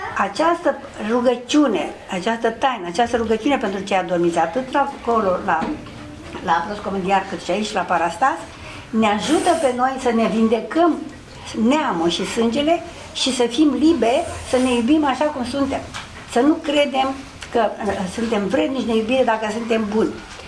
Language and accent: Romanian; Romania; noi mai ușurăm și soarta neamului nostru ca român